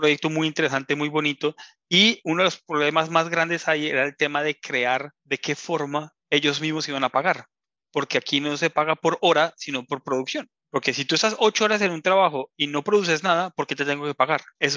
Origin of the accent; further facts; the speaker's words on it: Colombia; yo fui a una tienda, como colombiano, voy a comprar unas cervezas